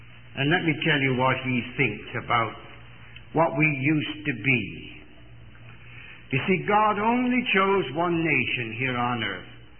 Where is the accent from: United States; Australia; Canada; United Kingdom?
United Kingdom; England; But when I was a boy in England, I was brought up in England.